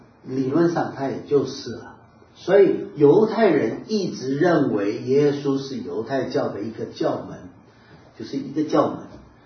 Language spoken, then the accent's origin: Chinese; Wenzhou, Zhejiang, China; 我告诉你，我温州人，温州人要 reunion 死掉了。